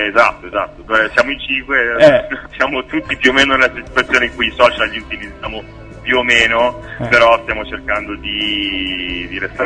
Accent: Milan, Lombardy, Italy; noi siamo di Milano

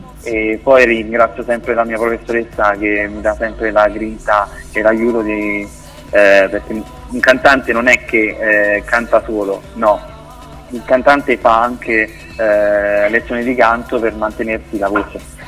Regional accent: Rome, Lazio, Italy; now in Mentana, Italy; io sono di Roma. Abito a Mentana, mm-hmm. E ho 27 anni

